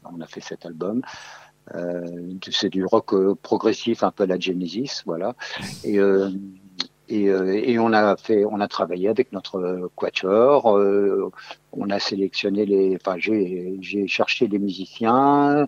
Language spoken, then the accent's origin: French; Tours, Centre-Val de Loire, France; born there; also born or lived in Paris; On n'est pas tous bretons. Moi, je suis né à Tours.